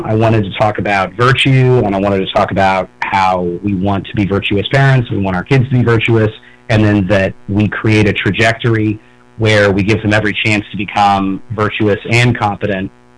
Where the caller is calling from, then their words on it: Dallas, Texas, United States; Yeah, North Dallas area in Texas.